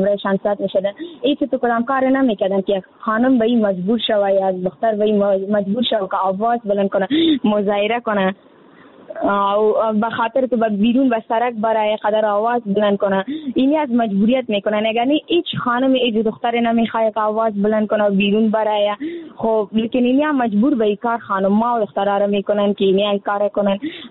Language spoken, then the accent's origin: Persian; Afghanistan; ما افغان هستیم